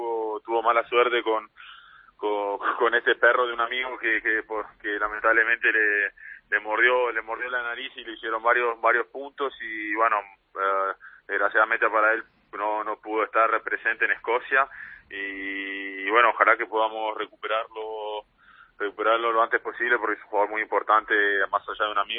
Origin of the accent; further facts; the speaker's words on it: Argentina; first language Italian; Spanish is a second language; nací en Argentina y pero mis padres son italianos y bueno, desde chico en casa pues siempre hablamos italiano y vivía en Argentina, pero con todas las tradiciones italianas.